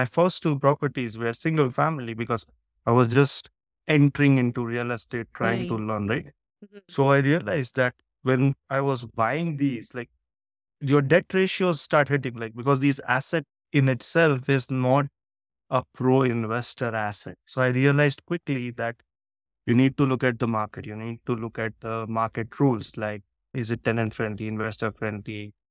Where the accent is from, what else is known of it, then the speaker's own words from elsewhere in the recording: India; So I'm from India originally.